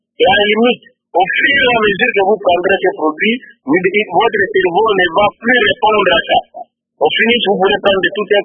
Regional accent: DR Congo; l'usage est prohibé chez nous, à la République démocratique du Congo

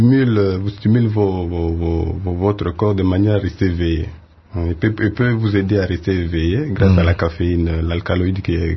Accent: Kivu, DR Congo; Donc, comme chez nous au Kivu, là, on peut trouver le café arabica.

